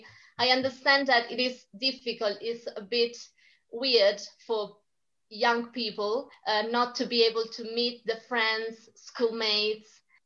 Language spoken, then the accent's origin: English; Umbria, Italy; first language Italian; English is a second language; I'm 23 and I'm currently living in my hometown. There is a small town in Umbria that is in the center of Italy.